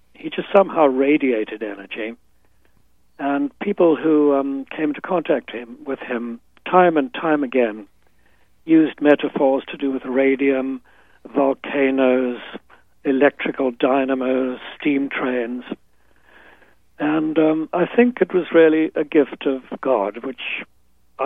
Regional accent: Kenya; I was growing up in Kenya in the 1940s and 50s, and I felt that the rest of the world was a million miles away.

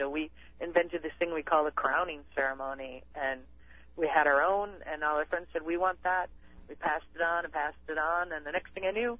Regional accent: Wisconsin, United States; Well, we're both from Wisconsin, and we met in college.

